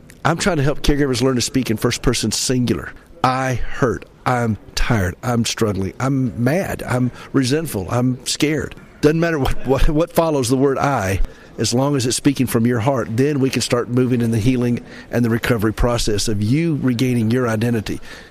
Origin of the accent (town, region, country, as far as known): Nashville, Tennessee, United States